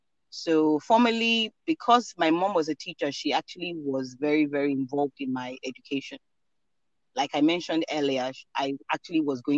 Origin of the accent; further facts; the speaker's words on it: Lagos, Nigeria; born there; I was born in Lagos, actually, in Nigeria. And I spent the earliest part of my formative years here in Lagos.